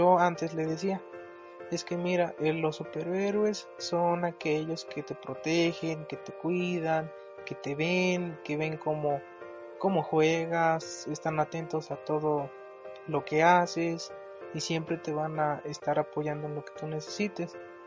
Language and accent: Spanish; Ixtacuixtla de Mariano Matamoros, Tlaxcala, Mexico; Soy del estado de Tlaxcala, de la comunidad San Antonio Totonilco, del municipio Ixtacuizcla de Mariano Matamoros.